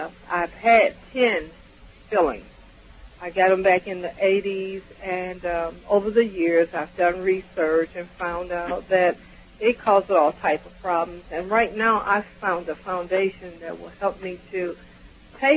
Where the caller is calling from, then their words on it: Flint, Michigan, United States; I am calling from Flint.